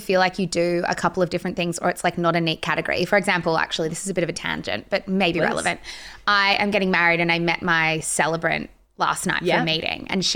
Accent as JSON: {"language": "English", "town": "Sandringham", "region": "Victoria", "country": "Australia", "tie": "born or raised there", "said": "I grew up in Sandringham."}